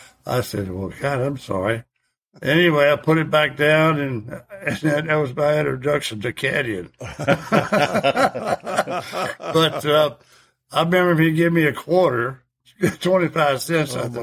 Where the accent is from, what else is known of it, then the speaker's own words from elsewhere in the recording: Louisville, Kentucky, United States; And so, I grew up in Louisville, Kentucky, more or less.